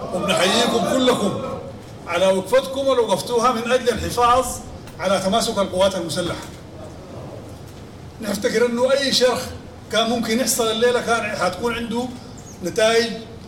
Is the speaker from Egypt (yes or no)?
no; Sudan; عندنا قضية واحدة واقفين من أجلها كلنا نحن كسودانيين.